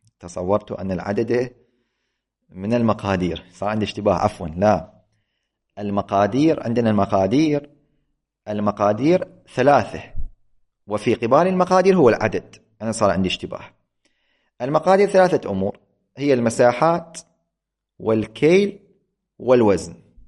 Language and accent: Arabic; Iraq; نحن عندنا في العراق